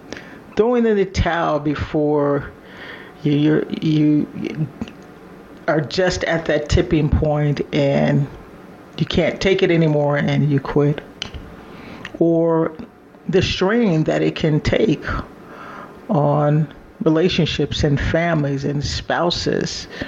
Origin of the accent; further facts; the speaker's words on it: Midwest, United States; I'm originally from the Midwest.